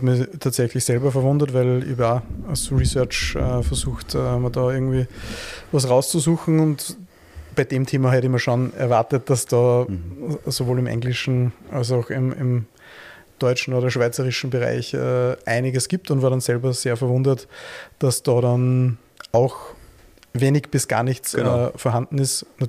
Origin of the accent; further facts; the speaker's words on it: Austria; Also zu Tonet als Österreicher da keinen Bezug zu haben, ist fast unmöglich